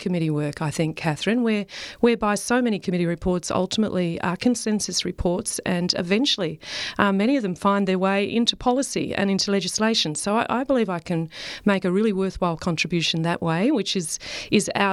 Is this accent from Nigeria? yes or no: no; Australia; spoke to me at all as an Australian, as a rural Australian, or as a woman.